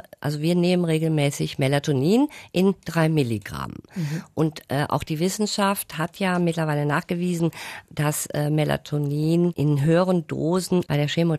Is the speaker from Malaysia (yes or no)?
yes; Malaysia; now in Germany; Bei uns in Malaysia ist das nicht so streng, weil da weiß man wirklich um diese Wirkung.